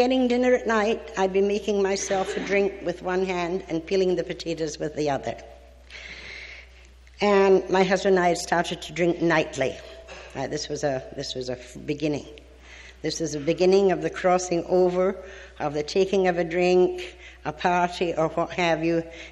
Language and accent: English; Scotland, United Kingdom; now in United States; I mean, I'm from Scotland. I don't know about Zuma Beach or Malibu